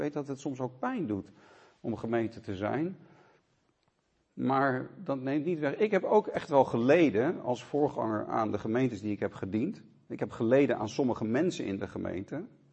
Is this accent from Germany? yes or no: no; Haarlem, North Holland, Netherlands; Ik hoorde bij een kerk in Haarlem. Ik kom uit Haarlem. En ik was dus 14, 15, 16 jaar oud.